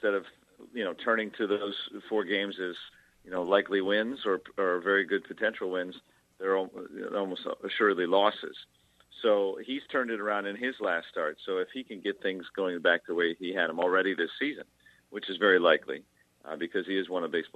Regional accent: Detroit, Michigan, United States; I grew up a Penguins fan, even though I grew up in Detroit.

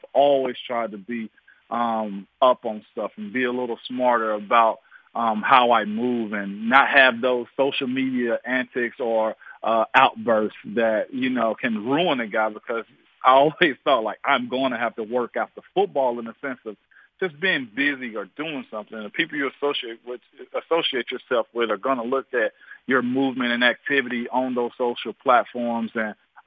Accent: Tennessee, United States; now in Hendersonville, United States; I'm from West Tennessee. My wife's from Middle Tennessee in Springfield. I went to college in Knoxville at UT. So this is my home. I stay in Hendersonville now

